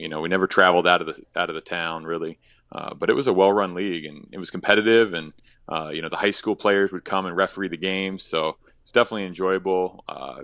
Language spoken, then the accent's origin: English; Warren, Maine, United States; I was born and raised in Warren, Maine, and I went to Madomic Valley High School.